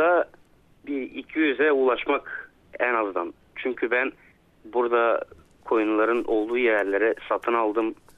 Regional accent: Burgas Province, Bulgaria; Ben Çiftlik Mahalle Köyü'ndenim.

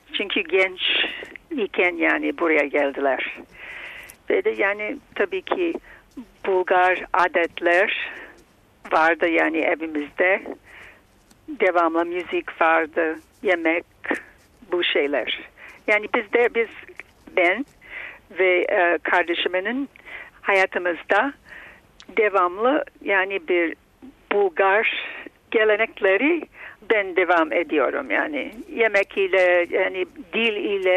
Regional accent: Canada; Kanadalıyım, Bulgar asıllı. Hocalık yapıyorum York University'de, Toronto'da.

